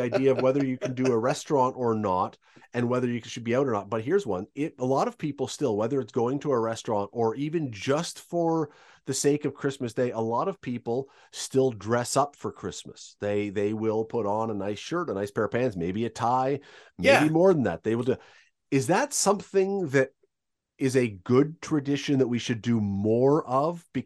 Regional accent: Toronto, Ontario, Canada; I was growing up in Toronto.

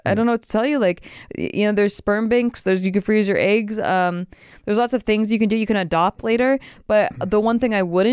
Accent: Santa Barbara, California, United States; In my hometown, Santa Barbara, is pretty good junior college too.

